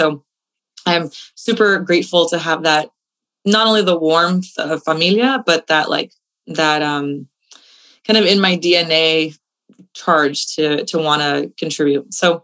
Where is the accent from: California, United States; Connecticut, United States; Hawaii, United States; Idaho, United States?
California, United States; Oxnard; So I'm Mexican-American from California. I was born and raised in Oxnard and Ventura. So I was technically born in Ventura, raised in Oxnard.